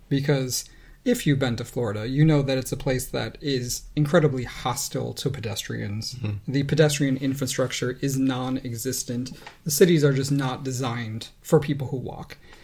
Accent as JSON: {"language": "English", "country": "Canada", "said": "Because I am so Canadian in these spaces. I say sorry."}